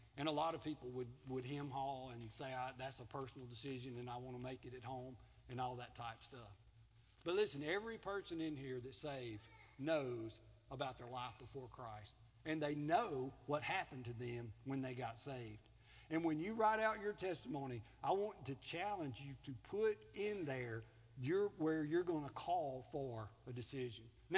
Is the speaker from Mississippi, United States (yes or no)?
yes; Collins, Mississippi, United States; I was born in Collins, Mississippi, a small town in the southern part of Mississippi. It was a very good place to live. It was a very good place to grow up.